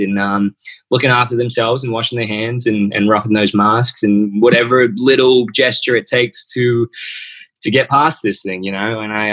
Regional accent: Australia; Australia, my home country, obviously

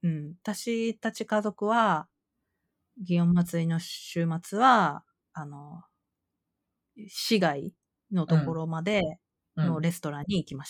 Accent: Kyoto, Japan; 私はその、京都府、だが京都市ではない京都人なので

